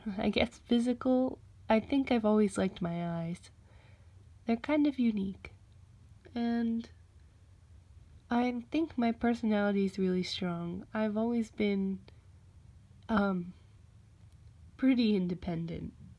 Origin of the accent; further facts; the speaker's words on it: United States; So, I am from the United States.